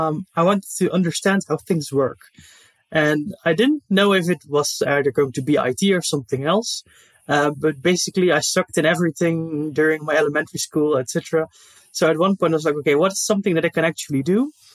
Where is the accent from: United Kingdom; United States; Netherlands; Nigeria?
Netherlands; Yeah, so basically I'm from the Netherlands